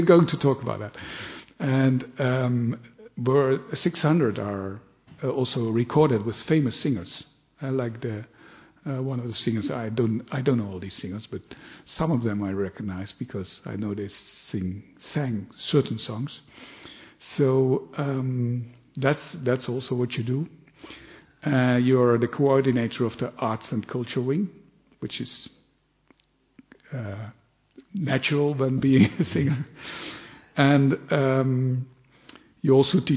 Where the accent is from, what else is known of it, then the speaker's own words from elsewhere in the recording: Netherlands; English is a second language; I'm from the Netherlands, from Holland.